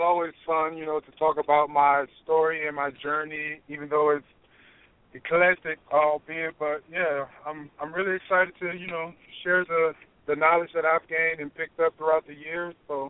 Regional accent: Venice Beach, California, United States; But, yeah, I grew up in Venice Beach and played pretty much every sport I can do except for football.

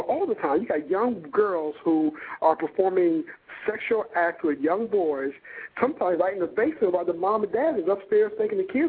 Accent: Springfield, Ohio, United States; Yeah. I grew up in Springfield. That's where I grew up.

